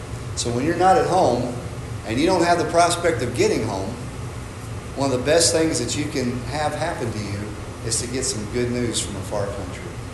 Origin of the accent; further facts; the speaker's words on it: Texas, United States; I was the only guy that was not from Arkansas. Here I come from Texas.